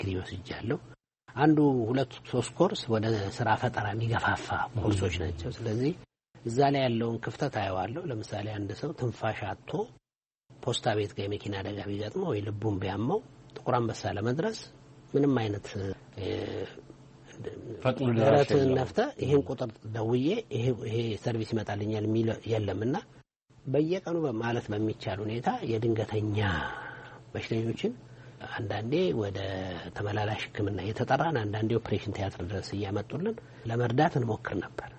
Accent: Addis Ababa, Ethiopia; አዲስ አበባ ነው የተወለድኩት።

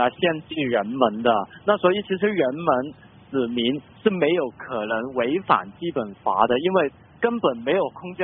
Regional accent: Hong Kong; 其实我们香港人一直都没有参与当中

